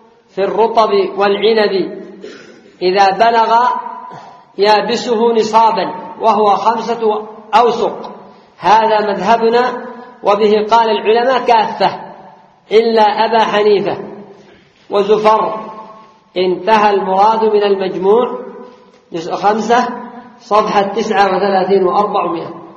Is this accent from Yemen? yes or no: yes; Yemen; لأن ولاة الأمر عندنا في اليمن